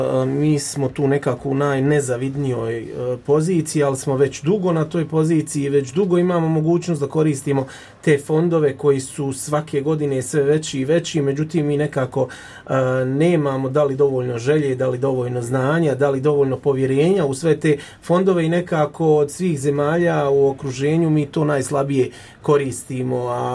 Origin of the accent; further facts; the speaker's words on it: Brčko District, Bosnia & Herzegovina; u Hrvatskoj, u Srbiji i kod nas u Bosni i Hercegovini.